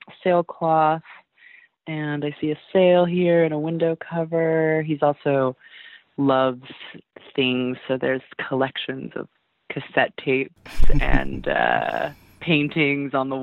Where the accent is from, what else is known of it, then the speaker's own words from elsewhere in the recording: Santa Barbara, California, United States; I went to an independent school within the University of California, Santa Barbara, where I grew up in Santa Barbara, stayed home much longer than all of my friends.